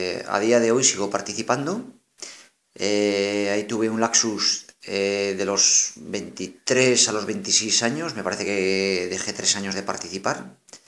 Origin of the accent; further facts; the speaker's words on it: La Rioja, Spain; tengo 46 años y bueno, soy de La Rioja